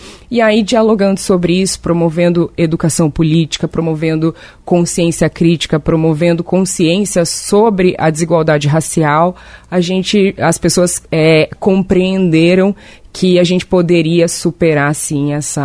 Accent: Curitiba, Paraná, Brazil; as pessoas elas se espantam um pouco pelo fato de eu ser paranaense. Né? E eu sou paranaense, nasci em Curitiba.

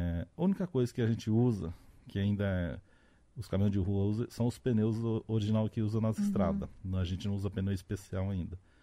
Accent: Londrina, Paraná, Brazil; No caso, sou de Londrina, então eu prefiro a pista de Londrina.

